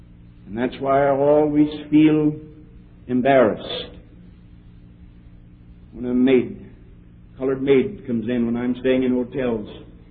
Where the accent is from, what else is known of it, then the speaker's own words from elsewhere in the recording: Netherlands; accent: Dutch; English is a second language; I don't know whether she understood or not with my Dutch accent.